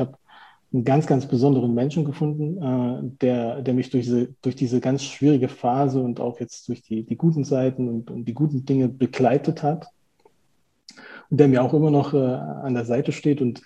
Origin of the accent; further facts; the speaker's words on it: Saxony, Germany; born there; moved away as an adult; Ein gebürtiger Erzgebirgler in der Nähe von Chemnitz, geboren und bin mit 18 in den Westen gezogen, erst nach Düren, habe dann da meine Ausbildung in Aachen gemacht.